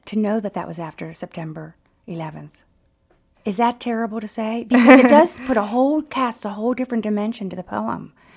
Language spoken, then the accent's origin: English; Trenton, New Jersey, United States; And I'm from Trenton.